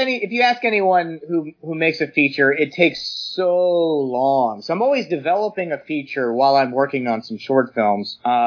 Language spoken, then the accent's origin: English; Nebraska, United States; I grew up in Nebraska, a small town. I kind of just fantasized about making movies since I was a little kid growing up in the 80s.